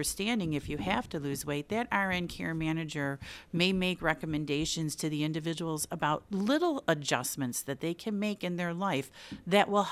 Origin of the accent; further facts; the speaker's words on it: Buffalo, New York, United States; I was born and raised in South Buffalo.